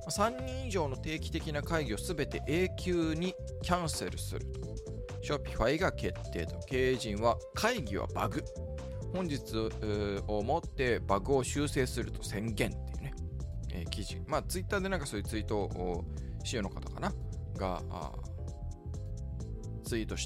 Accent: Tokyo, Japan; なんか東京生まれ東京育ちだからみたいなことなのかもしれないですけど

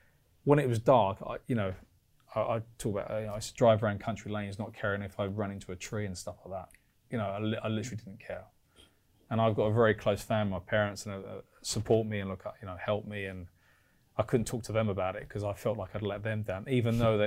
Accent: London, United Kingdom; I grew up in the East End, you know, went to a normal comprehensive school, did an apprenticeship, didn't go to university.

